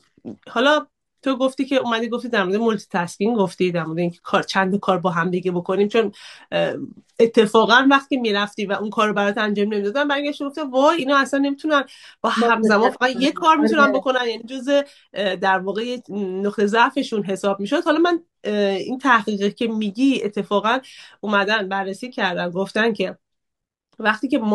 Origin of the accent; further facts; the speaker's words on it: Iran; moved away; از ایرانم اومده بودم